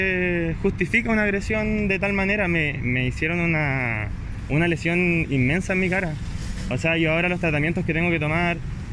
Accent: Puente Alto, Santiago Metropolitan Region, Chile; soy de Puente Alto.

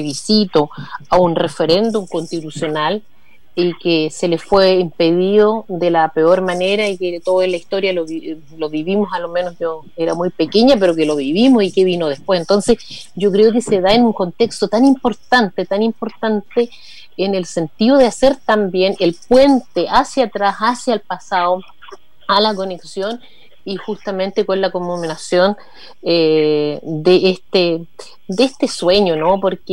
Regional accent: Coronel, Biobío, Chile; also born or lived in Berlin, Germany; personalmente vivo en Coronel, soy de Coronel, nacía, semicriada en Coronel, después vino el exilio, así que mi otra segunda patria fue la República Democrática Alemana, así que me crié ahí en Berlín.

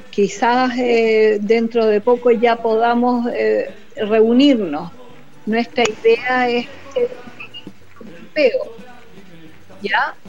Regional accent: Chile; nosotros somos chilenos, no somos los del exterior, somos los chilenos.

